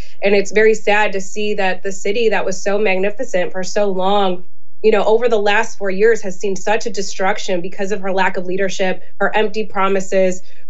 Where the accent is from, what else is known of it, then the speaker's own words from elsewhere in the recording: Illinois, United States; But look, we're from Illinois. Vote early, vote often, and the Windy City are our two favorite sayings.